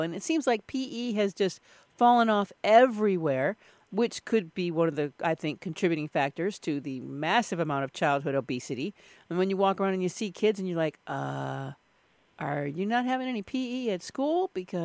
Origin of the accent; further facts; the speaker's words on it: Midwest, United States; now in California, United States; I grew up in the Midwest, between the Midwest and Mexico.